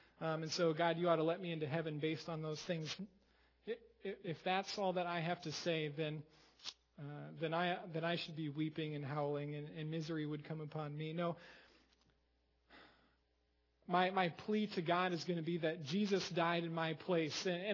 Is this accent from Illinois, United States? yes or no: no; Iowa, United States; I didn't go to college there, but I grew up in Iowa, and our high school district race was on this course.